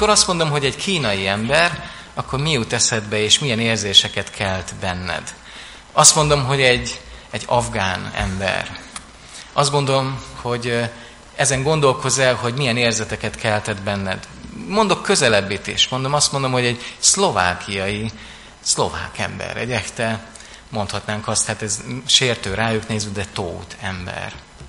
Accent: Szabolcs-Szatmár-Bereg, Hungary; én Szabolcsban, amikor felnőttem, akkor ott hát nagyon sok almás volt.

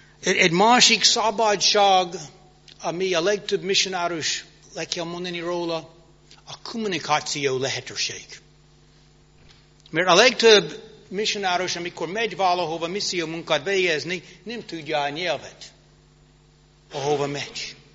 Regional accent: United States; Hungarian is a second language; now in Hungary; Mint amerikai állampolgár, nekem volt abban az időben teljes szabadság utazni, ahova akarom.

